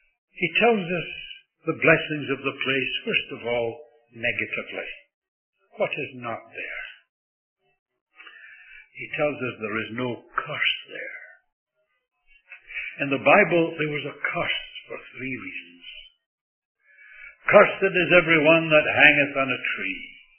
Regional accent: Scotland, United Kingdom; I'm a Scot. Spent a lot of my growing up years by the sea, and I love the sea to this day.

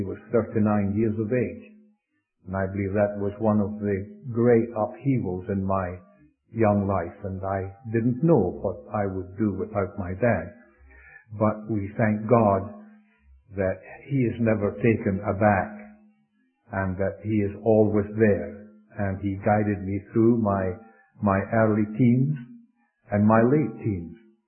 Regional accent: Scotland, United Kingdom; born there; I was born in Scotland, but I was born again in Scotland, and I thank God for that.

